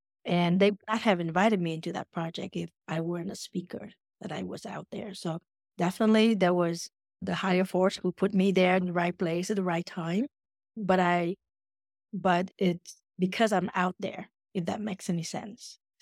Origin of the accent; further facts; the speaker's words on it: Vietnam; moved away; because I'm originally from Vietnam.